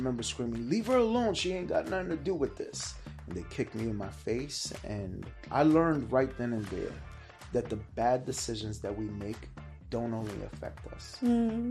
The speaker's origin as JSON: {"language": "English", "town": "Bronx", "region": "New York", "country": "United States", "tie": "born or raised there", "said": "So I'm originally from the Bronx, New York, born and raised."}